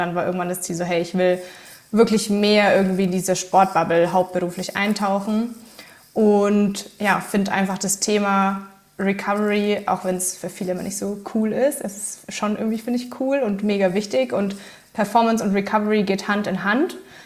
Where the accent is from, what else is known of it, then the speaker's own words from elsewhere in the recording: Mittenwald, Bavaria, Germany; Also ich wohne schön tief in Bayern. Hatten es gerade schon kurz vor der Aufnahme. Ich komme aus Mittenwald, heißt richtig in den Bergen. Bin 30